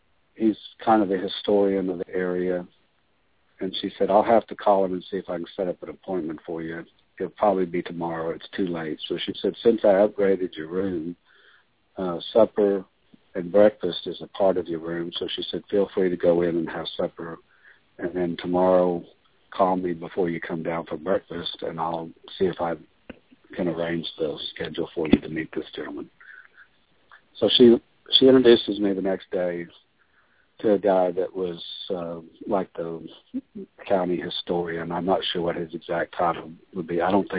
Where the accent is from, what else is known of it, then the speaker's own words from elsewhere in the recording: Oklahoma, United States; I come from Oklahoma.